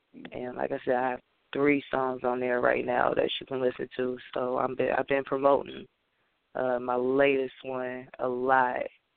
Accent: Ohio, United States; like I said … from Ohio.

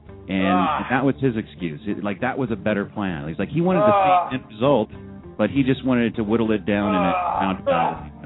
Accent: San Jose, California, United States; they in my hometown where I grew up, San Jose, where Goofy's out

